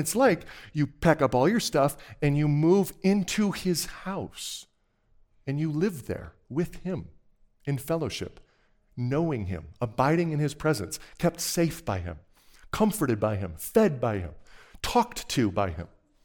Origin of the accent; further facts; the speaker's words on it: Colorado, United States; No, I'm from Colorado. Live just outside of Denver.